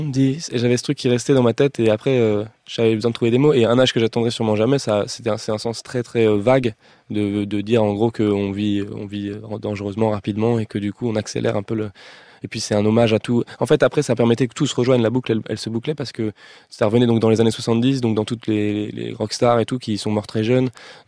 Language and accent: French; Paris, Île-de-France, France; born there; De toute façon, je suis né à Paris. J'étais sur un ordinateur à 7 ans ou 8 ans.